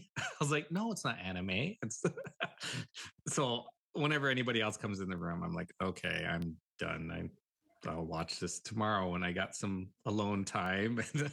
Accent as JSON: {"language": "English", "region": "North Dakota", "country": "United States", "tie": "born or raised there", "lives_now": "Fond du Lac Reservation, United States", "said": "I'm actually living here on the Fond du Lac Reservation. But I grew up out in North Dakota on the Fort Berthold Reservation, part of the MHA Nation. And I'm a Rikara."}